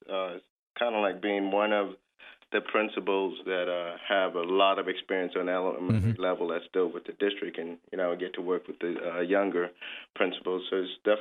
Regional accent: Adams Run, South Carolina, United States; Yes, I am. I grew up out in the Parker's Ferry, Adams Run area.

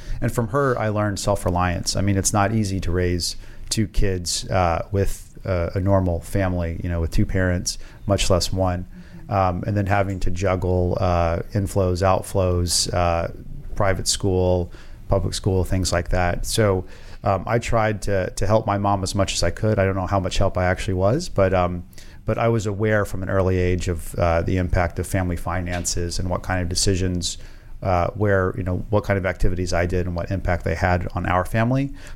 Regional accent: Dallas, Texas, United States; My mother and father gave us everything that we needed to grow up, growing up in Dallas. And they always prioritized our education. So I ended up going to a middle school in Dallas, Texas

